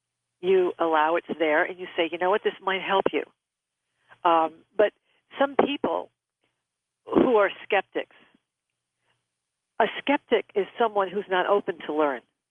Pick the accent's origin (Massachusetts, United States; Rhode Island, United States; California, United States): Rhode Island, United States; I'm originally from Rhode Island